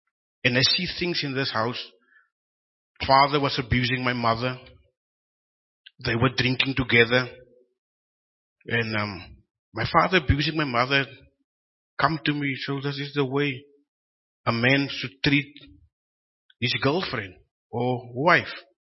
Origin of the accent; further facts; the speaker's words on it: Cape Town, Western Cape, South Africa; I'm from Cape Town, stayed in Delft, grew up in Elsies River, Cape Flats. So it's like, it's a nice place to stay in, to grow up in.